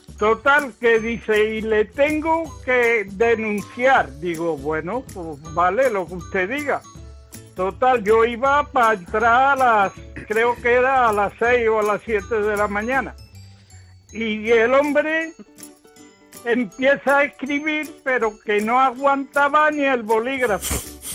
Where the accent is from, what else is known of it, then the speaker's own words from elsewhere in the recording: Seville, Andalusia, Spain; also born or lived in Igualada / Vilanova del Camí; now in Zaragoza, Spain; Soy de Sevilla, aunque vivo ahora en Zaragoza.